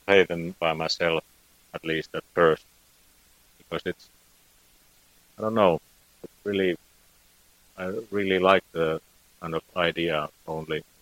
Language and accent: English; Finland; first language fi; English is a second language; Yeah, my native tongue is Finnish, so it's Suomi. But I've always made songs in English language.